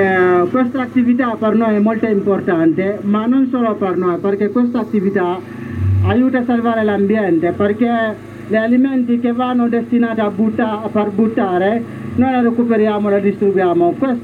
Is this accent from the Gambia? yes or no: yes; Gambia; Italian is a second language; now in Turin, Italy; vengo dal Gambia.